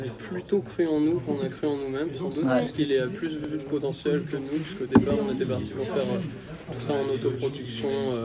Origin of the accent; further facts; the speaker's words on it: Brest, Brittany, France; born there; Moi je suis né à Brest.